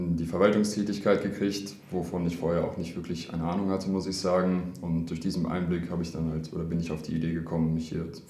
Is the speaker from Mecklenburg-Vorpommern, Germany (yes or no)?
no; Helden, North Rhine-Westphalia, Germany; ich komme aus Helden, lebe also ganz nah am Arbeitsplatz